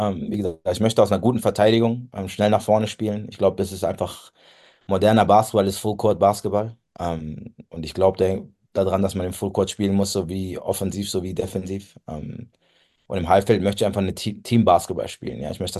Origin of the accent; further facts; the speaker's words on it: Speyer, Rhineland-Palatinate, Germany; Und der ist bei uns in Speyer sehr, sehr prägende Figur gewesen, sehr, sehr wichtiger Trainer und war auch für mich mein erster Jugendtrainer.